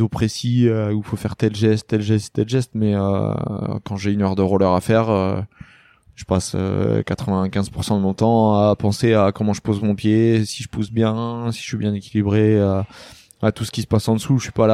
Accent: Lamballe, Brittany, France; Donc, moi, je suis de Lamballe. J'habitais dans une commune à côté, à 4 km.

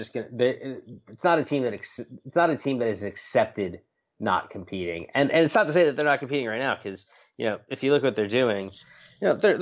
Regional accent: New York, United States; he's a Long Island guy and I'm from Long Island

